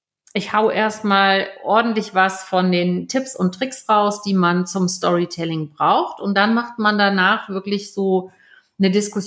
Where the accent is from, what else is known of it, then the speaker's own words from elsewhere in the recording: Hamburg, Germany; habe dann in Hamburg ganz viele verschiedene Jobs gemacht. Also eigentlich bin ich Hamburgerin. Ich weiß nicht, ob man es ab und an noch hört. Manche Leute sagen, man hört's, insbesondere wenn ich mal ein Wochenende oben war.